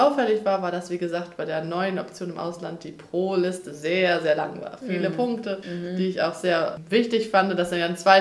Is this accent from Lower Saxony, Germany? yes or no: yes; Stade, Lower Saxony, Germany; born there; weil ich bin im Landkreis Stade geboren, also genau genommen auch in Stade in der Stadt.